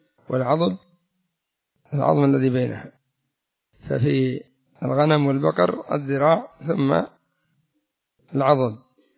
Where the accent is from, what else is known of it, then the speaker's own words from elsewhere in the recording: Yemen; عندنا في اليمن يستخدمونه في الجنابي